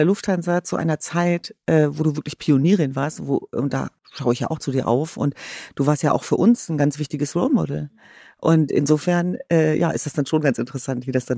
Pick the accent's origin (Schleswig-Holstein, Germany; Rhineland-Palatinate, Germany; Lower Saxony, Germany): Lower Saxony, Germany; Hanover; denn ich bin ja vor allem eins, Norddeutsch und Hannoveranerin.